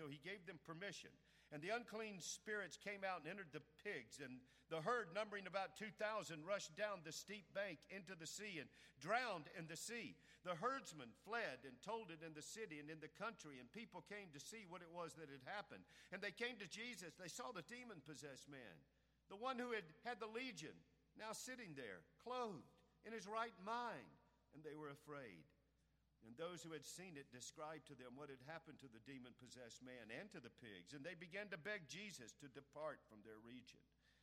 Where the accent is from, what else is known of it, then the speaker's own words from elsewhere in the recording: Charlotte, North Carolina, United States; It's kind of like when I was growing up in Charlotte, my dad and mom said